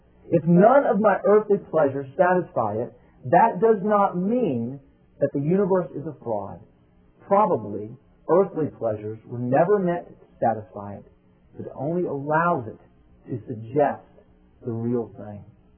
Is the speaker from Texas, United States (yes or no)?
yes; Texas, United States; You know, I grew up in Texas, and a big Dallas Cowboys fan.